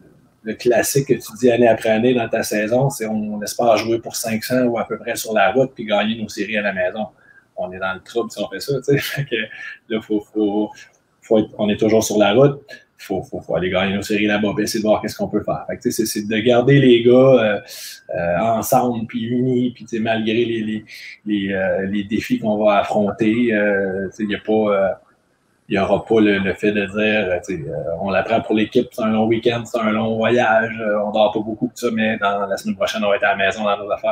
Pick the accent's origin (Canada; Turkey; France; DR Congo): Canada; Quebec; Moi, je suis un Québécois.